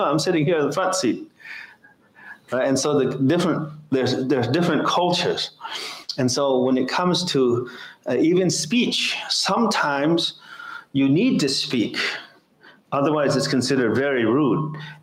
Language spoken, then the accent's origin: English; United States; And I'm from America. You know what we do in America?